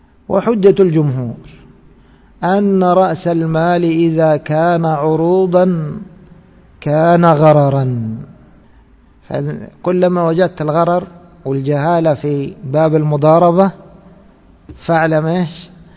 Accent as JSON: {"language": "Arabic", "country": "Egypt", "said": "نحن أدركنا العملة في بلادنا مصر لما كانت من النحاس"}